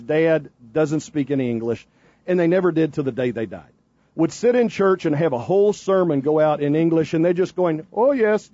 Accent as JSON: {"language": "English", "country": "India", "said": "Oh, yes, I eat rice too because I'm from India."}